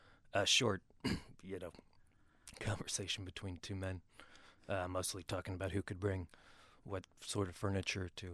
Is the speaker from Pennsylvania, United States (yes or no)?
yes; Kennett Square, Pennsylvania, United States; Yeah, I grew up in Kennett Square. I went to a private school in Wilmington, Delaware.